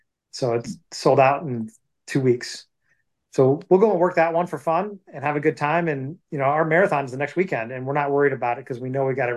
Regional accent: Perrysburg, Ohio, United States; Mostly here in Perrysburg, Ohio. I went to high school here. My dad was in the Navy, so we moved a lot, but this is kind of where we ended up.

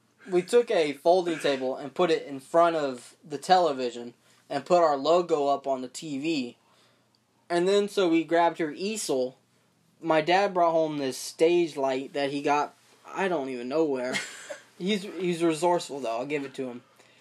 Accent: Pensacola, Florida, United States; We got to get Freddie. He's that guy. We're from Pensacola.

